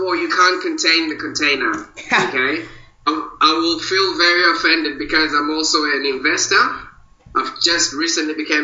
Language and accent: English; Zimbabwe; born there; I was born in Zimbabwe.